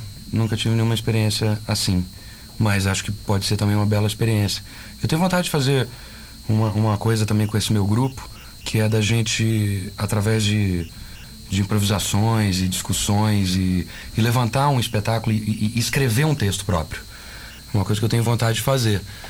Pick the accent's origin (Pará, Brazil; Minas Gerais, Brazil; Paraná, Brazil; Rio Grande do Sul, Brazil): Minas Gerais, Brazil; eu sou mineiro.